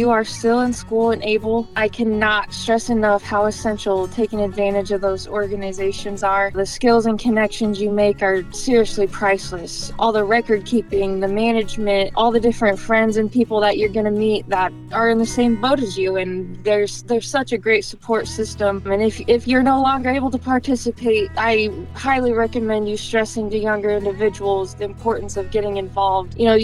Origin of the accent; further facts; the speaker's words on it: Iowa, United States; So like you said, I'm from Northwest Iowa. I was born and raised on the farm, and I'm actually the fifth generation on my dad's side.